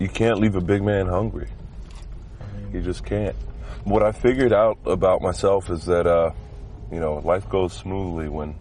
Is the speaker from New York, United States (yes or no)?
no; Lebanon, Pennsylvania, United States; In my hometown of Lebanon, Pennsylvania. Lebanon, Pennsylvania.